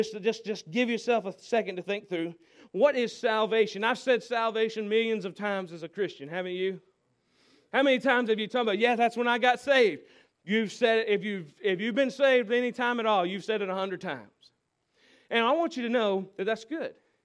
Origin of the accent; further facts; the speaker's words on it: Warrenton, North Carolina, United States; As I have mentioned before, I grew up in Warrington. Right next to Warrington is a little town called Norlina.